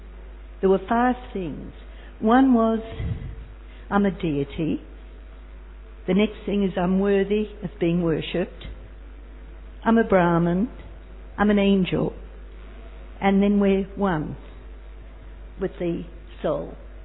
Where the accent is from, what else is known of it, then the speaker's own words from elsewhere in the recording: Australia; moved away as an adult; now in United Kingdom; I'm an Australian and I've been living in Britain now since 1989.